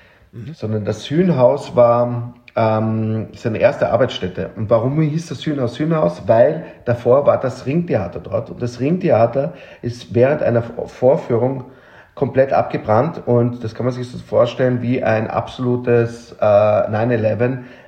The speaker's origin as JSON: {"language": "German", "region": "Vienna", "country": "Austria", "said": "Neogotischer Baustil, so, es sieht so aus wie das Rathaus bei uns in Wien, also wirklich unheimlich"}